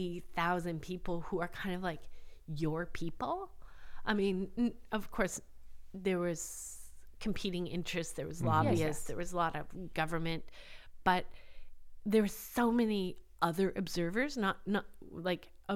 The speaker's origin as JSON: {"language": "English", "town": "Vancouver", "region": "British Columbia", "country": "Canada", "said": "And I said, oh, I'm from Vancouver, you know, British Columbia."}